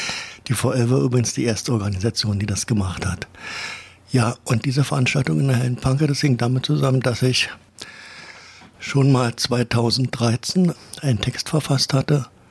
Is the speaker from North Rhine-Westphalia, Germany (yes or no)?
no; Brandenburg an der Havel, Brandenburg, Germany; born there; now in Berlin, Germany; Ich wohne ja in Berlin. Ich habe ja zum Land Brandenburg eine besonders enge Beziehung, weil ich geboren bin in Brandenburg an der Havel im Jahre 1949.